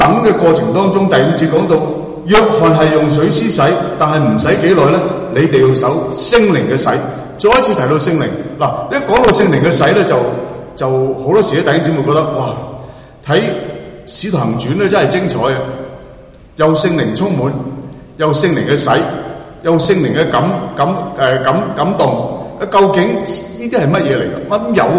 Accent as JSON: {"language": "Cantonese", "region": "Guangdong", "country": "China", "said": "那个方言呢，就譬如好像说我广东人呢，能够突然间在这里用上海话跟大家讲到"}